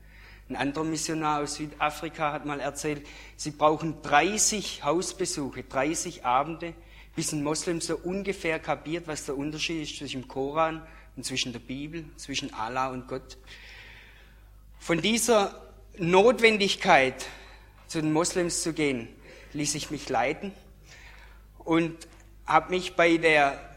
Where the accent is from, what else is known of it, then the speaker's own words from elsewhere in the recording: Ditzingen, Baden-Württemberg, Germany; Aufgewachsen bin ich in Ditzingen-Heimerdingen, kleines Dorf, 20 Kilometer von hier.